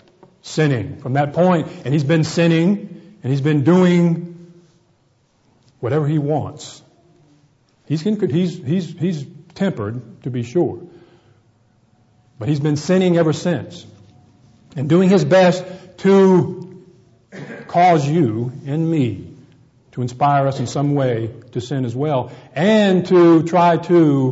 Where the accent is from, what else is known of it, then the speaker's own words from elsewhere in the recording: South Carolina, United States; See, I'm from South Carolina. Sometimes I say fang.